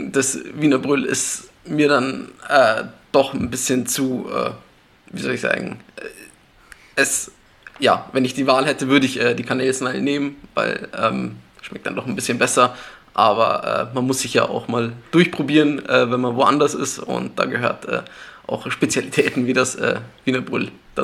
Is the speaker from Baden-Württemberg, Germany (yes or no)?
no; Munich, Bavaria, Germany; bin 27 Jahre alt, komme ursprünglich aus München